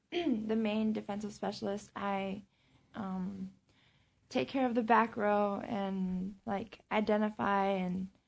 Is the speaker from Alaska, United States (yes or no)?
yes; Golovin, Alaska, United States; I'm from Golovin.